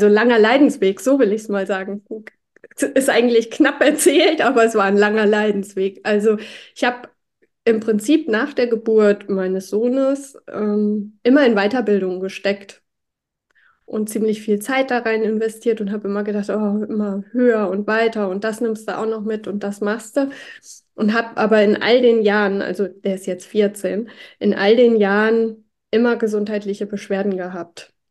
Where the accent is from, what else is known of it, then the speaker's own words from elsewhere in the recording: Hesse, Germany; Ich komme aus der Nähe von Marburg, bin 47 Jahre alt